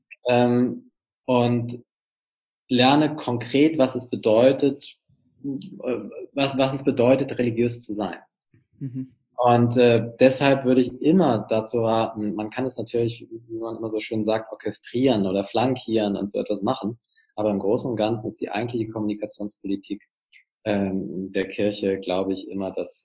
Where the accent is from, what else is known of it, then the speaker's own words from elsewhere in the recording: Hamburg, Germany; Also ich bin ja aus Hamburg, wie gesagt